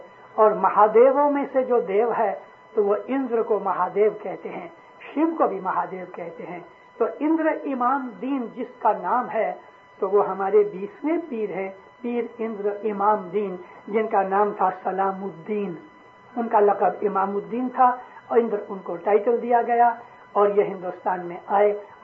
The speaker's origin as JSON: {"language": "Hindi", "town": "Amritsar", "region": "Punjab", "country": "India", "tie": "born or raised there", "said": "मैं पंजाब का रहने वाला हूं, मेरा जन्म अमृतसर का है। मेरे बाप दादा सैकड़ों वर्षों से, 700 साल से पंजाब में रहे"}